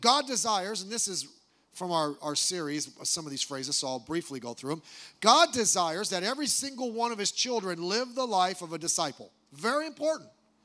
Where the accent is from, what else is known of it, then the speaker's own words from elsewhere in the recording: United States; born there; I was born in America.